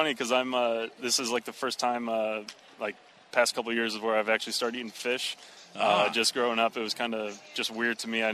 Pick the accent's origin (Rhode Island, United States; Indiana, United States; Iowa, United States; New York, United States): Indiana, United States; I grew up in Indiana, lived in Indiana my whole life